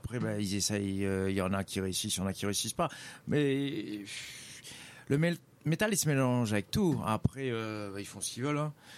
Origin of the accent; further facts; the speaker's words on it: Le Tampon, Réunion; born or raised there; also born or lived in Saint-Denis